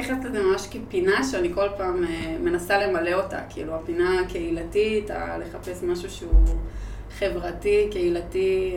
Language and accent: Hebrew; Tirat Carmel, Haifa District, Israel; גדלתי בעיר בעצם, גדלתי בטירת הכרמל.